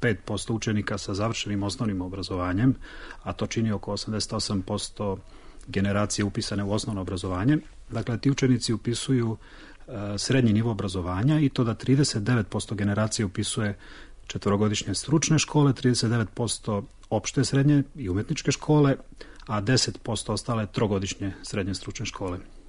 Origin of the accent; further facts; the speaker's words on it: Serbia; Inače, kod nas u Srbiji postojalo je recimo pre 4-5 godina